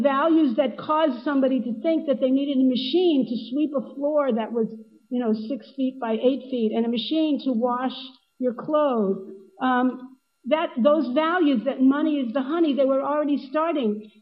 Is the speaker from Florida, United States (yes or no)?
yes; Alachua, Florida, United States; "Where are you from?" "I'm from Alachua."